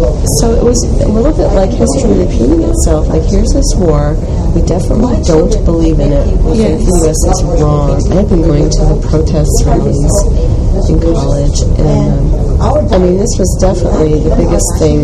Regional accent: New York City, New York, United States; so we'd probably still have lived in an apartment all my growing up in New York City, had not it been for the game shows, the TV game shows.

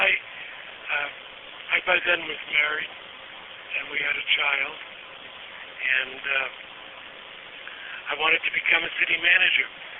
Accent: Massachusetts, United States; I'm originally from New England. I was born in Massachusetts. And then I went in the service after high school. And I ended up in Tucson, Arizona

